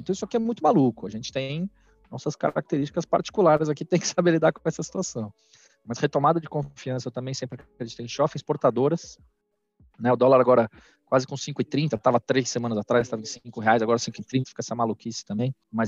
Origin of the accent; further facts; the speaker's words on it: São Paulo, Brazil; eu moro em São Paulo, nasci em São Paulo, tô aqui desde que eu nasci.